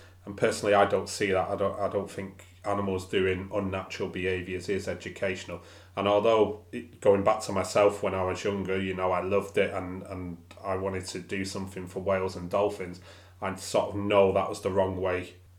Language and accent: English; Manchester, North West England, United Kingdom; growing up in Manchester